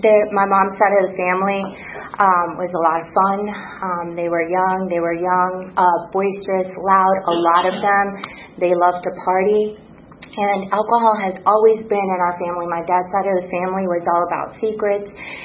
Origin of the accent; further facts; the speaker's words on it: Puerto Rico; I was raised, born and raised in Puerto Rico, and that matters eventually.